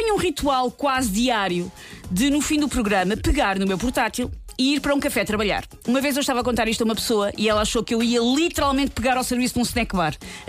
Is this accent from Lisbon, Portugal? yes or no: yes; Mem Martins, Lisbon, Portugal; nascido e criado em Mé Martins.